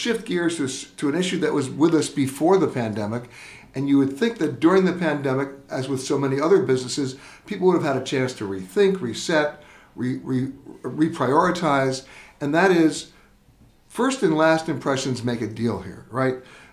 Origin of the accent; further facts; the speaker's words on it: United States; I mean, so, for example, I'm an American citizen.